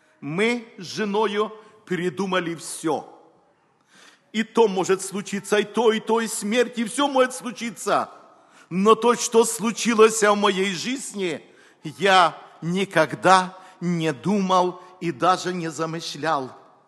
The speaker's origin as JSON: {"language": "Russian", "country": "Ukraine", "tie": "born or raised there", "said": "Можно сказать, я вырос на Украине, но нету детей, нету никого"}